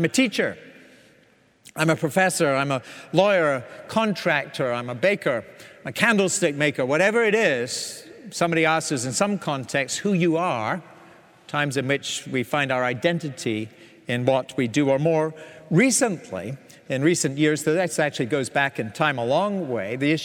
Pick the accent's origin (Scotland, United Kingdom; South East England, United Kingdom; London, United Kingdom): Scotland, United Kingdom; Don't ever call a Scotsman English. You'll get a visceral response if you do that. We're British, we're from the British Isles, but we are not English, and we will tell you that.